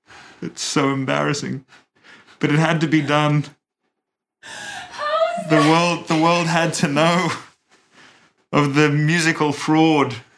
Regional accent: Australia; my interjection point as an Australian homeschooler was to say

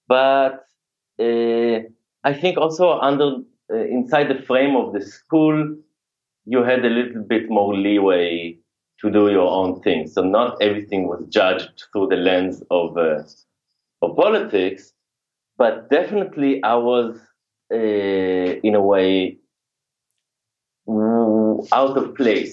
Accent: Jerusalem, Jerusalem District, Israel; now in Berlin, Germany; From Jerusalem.

